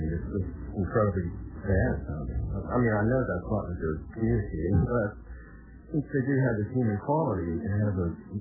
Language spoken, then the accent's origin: English; South East England, United Kingdom; particularly where I grew up in Kent